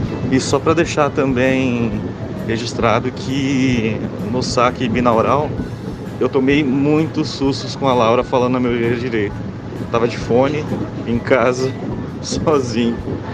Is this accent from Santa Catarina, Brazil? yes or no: no; Rondonópolis, Mato Grosso, Brazil; o conge da … que trabalhei com vocês. Sou de Rondonópolis, Mato Grosso, tenho 37 anos e sou professor.